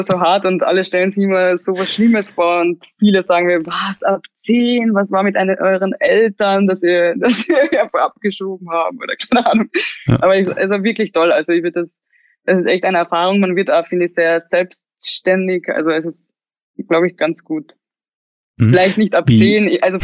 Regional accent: Klagenfurt, Carinthia, Austria; Und da war ich in Klagenfurt, also das ist die Landeshauptstadt von Kärnten. Und da bin ich halt aufgewachsen

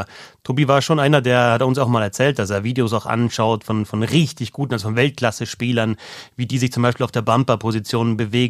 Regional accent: Bavaria, Germany; Er ist aufgewachsen hier in Miesbach, gleich in der Nähe bei mir. Ich bin im Nachbardorf aufgewachsen.

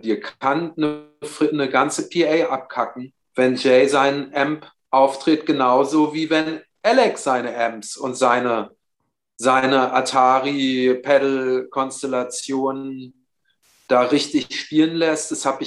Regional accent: Berlin, Germany; ich bin im Norden von West-Berlin aufgewachsen, in Frohnau, so einem relativ harmlosen Ort so. Und witzig an meiner Straße ist, dass halt … wir praktisch alle in einer Straße gewohnt haben

